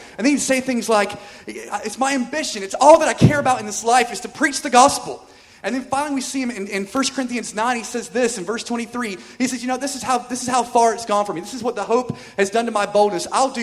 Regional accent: United States; accent: American; Thanks for listening to my American

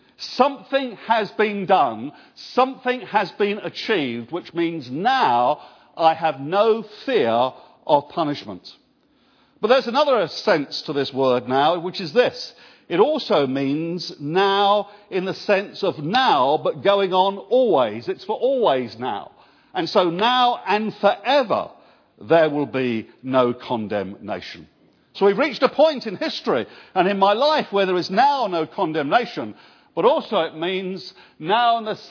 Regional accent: United Kingdom; And being British Christians, we are always very concerned about the pigs.

